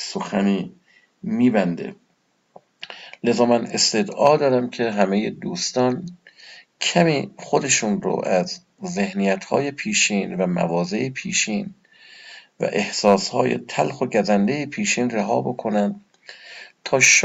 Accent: Iran; من به عنوان یک ایرانی، به عنوان کسی که در این آب و خاک زندگی میکنه

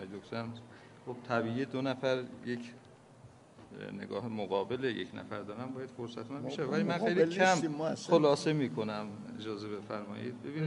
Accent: Iran; ما هم ایرانی هستیم

